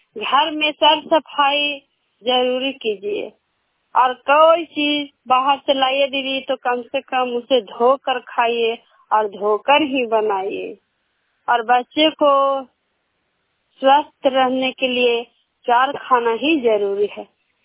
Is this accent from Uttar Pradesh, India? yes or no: no; Sakri, Bihar, India; सकरी पंचायत से बोलती हूँ, जिला ललंदा के रहने वाली हूँ